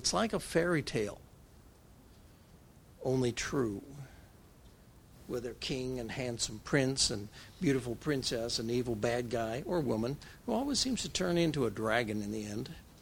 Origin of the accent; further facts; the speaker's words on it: Texas, United States; Now, that didn't mean a whole lot to me growing up in the Texas Panhandle.